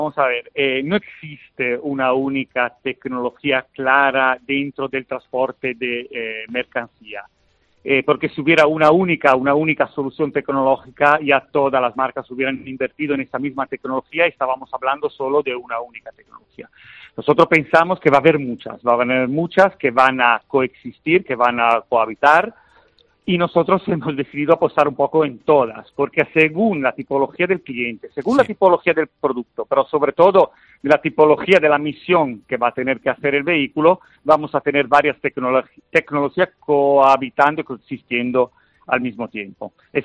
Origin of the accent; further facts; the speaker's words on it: Genoa, Liguria, Italy; Spanish is a second language; now in Spain; se nota de mi acento, siempre me dicen que tengo un acento muy marcado, efectivamente soy italiano, pero llevo 22 años ya viviendo en la península ibérica.